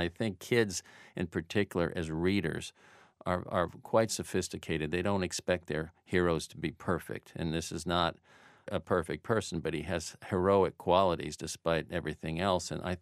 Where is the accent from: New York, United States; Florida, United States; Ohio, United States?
Florida, United States; Fort Lauderdale; Yeah, I mean, I was born in Lauderdale. I grew up west of the city, but I mean, we did our pilgrimage to the beach